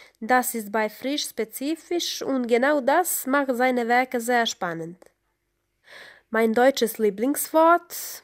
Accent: Montenegro; German is a second language

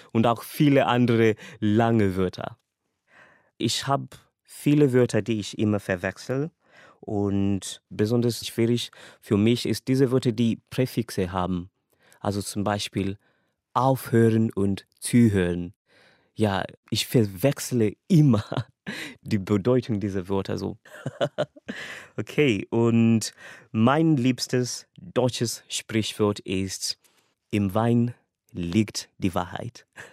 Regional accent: Nairobi, Kenya; German is a second language; Ich komme aus Kenia, Nairobi, und wurde im Jahr 1995 geboren. Ich lerne Deutsch, weil ich viel Liebe für die Sprache habe

